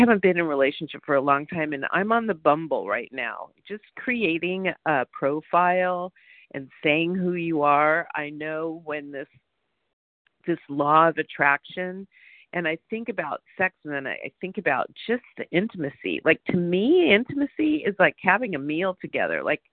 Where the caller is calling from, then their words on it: California, United States; I'm calling from Southern California.